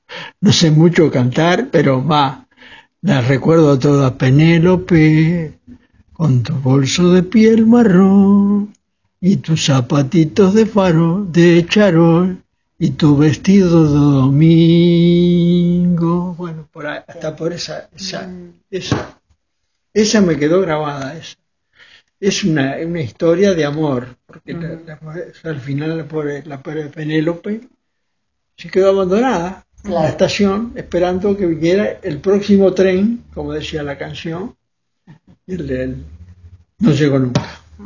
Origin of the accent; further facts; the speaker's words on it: Uruguay; now in Spain; porque yo soy uruguayo. Y los uruguayos somos, pretendemos siempre lo nuestro, ¿no?